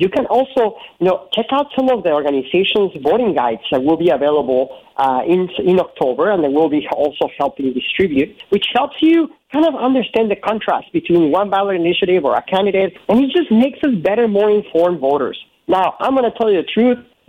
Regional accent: Mexico; now in United States; I'm an immigrant from Mexico myself. I came to this country 20 years ago.

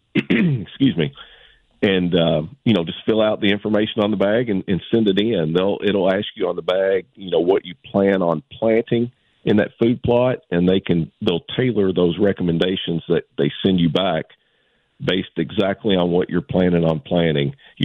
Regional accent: Thomaston, Georgia, United States; I am about an hour south of Atlanta in Thomaston, Georgia.

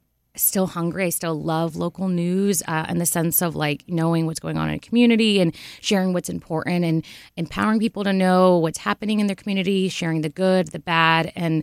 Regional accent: Fort Lauderdale, Florida, United States; I'm from Florida. Born and raised in Fort Lauderdale, and I went to Florida State for my undergrad

